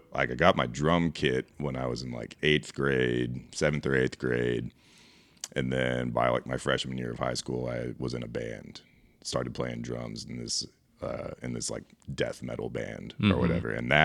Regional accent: Haslett, Texas, United States; also born or lived in Watauga; now in Arlington, United States; And then I lived in that kind of area, that like Watauga kind of area until I was like five. And then I grew up in Haslett, just up 35.

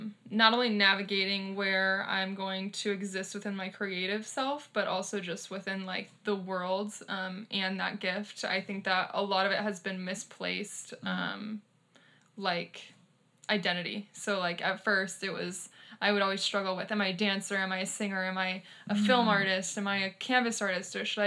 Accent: Arizona, United States; I am obviously from Arizona, if that's where we're at right now.

